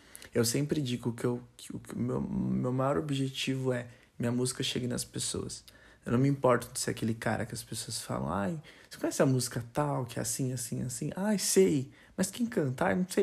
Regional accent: Itaquaquecetuba, São Paulo, Brazil; also born or lived in Suzano; Quando você pensa que eu saí de Itaquaquecetuba, sou natural de Suzano, nasci em Suzano, mas fui criado em Itaquaquecetuba. Então, você sai de Itaquaquecetuba, São Paulo, uma região super periférica, você zero acesso, zero condições

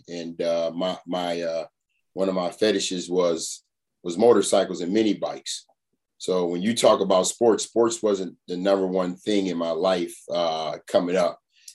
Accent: Toledo, Ohio, United States; Yeah, I grew up in Toledo, Ohio, man, before I went off to Columbus, Ohio to go to Ohio State University.

